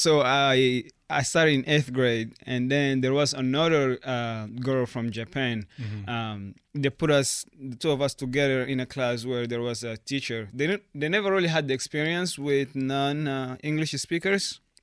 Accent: Chad; now in United States; So I am from Chad. I was raised by my grandma, so I've lived with her.

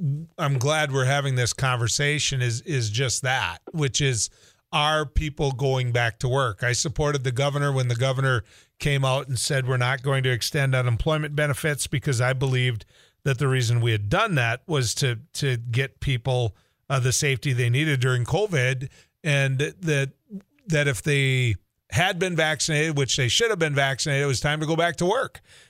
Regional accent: North Dakota, United States; And, of course, we're talking about North Dakota, my home state.

